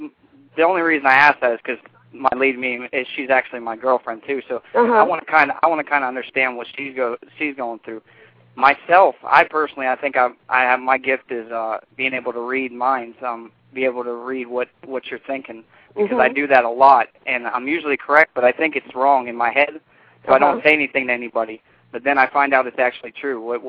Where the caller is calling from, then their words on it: Deltona, Florida, United States; I'm calling from Florida, actually Deltona, Florida.